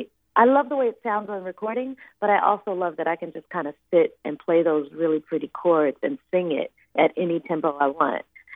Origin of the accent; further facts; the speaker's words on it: Washington, District of Columbia, United States; Yes, in my hometown of D.C.